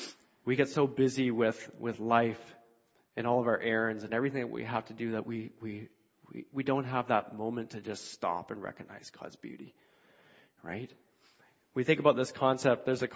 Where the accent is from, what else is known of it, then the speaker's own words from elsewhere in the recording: Vancouver, British Columbia, Canada; Because I grew up in Vancouver.